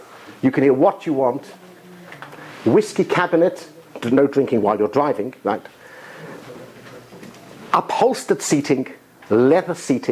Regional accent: Israel; has visited where I come from Eretz Yisrael, from the land of Israel.

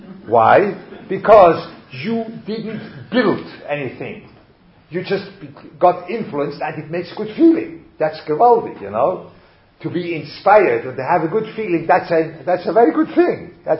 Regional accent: Switzerland; German literature, which I grew up with that in Switzerland.

